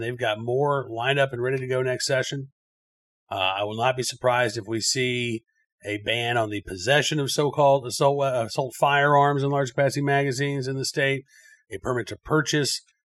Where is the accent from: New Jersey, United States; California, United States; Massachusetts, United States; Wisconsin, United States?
Massachusetts, United States; born there; now in Virginia, United States; And, you know, I was born in Massachusetts. I live in Virginia now.